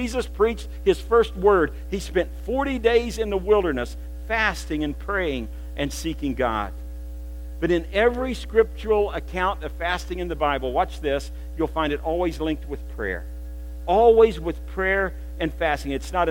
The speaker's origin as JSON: {"language": "English", "region": "Virginia", "country": "United States", "tie": "born or raised there", "said": "From the time I was just a young boy growing up in Southwest Virginia on a farm, Tazewell County"}